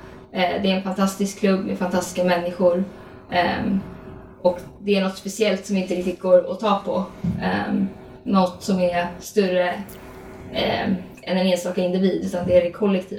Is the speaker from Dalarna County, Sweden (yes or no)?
no; Stockholm, Stockholm County, Sweden; Jag är uppvuxen på Södermalm.